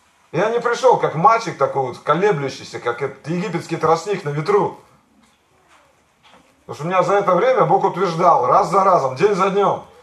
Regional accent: Saint Petersburg, Russia; born there; почему я родился в Санкт-Петербурге, а? А не в деревне Богдановка, а? где по логике мне следовало родиться.

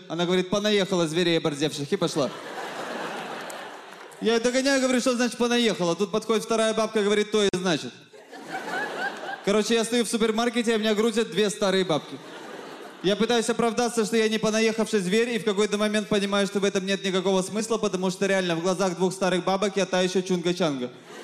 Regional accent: Odesa, Odesa Oblast, Ukraine; now in Moscow, Russia; Я действительно приезжий, но я приехал не из Зимбабве, я приехал из Одессы, я давно живу в Москве, я уже планирую понемножку получить российское гражданство.

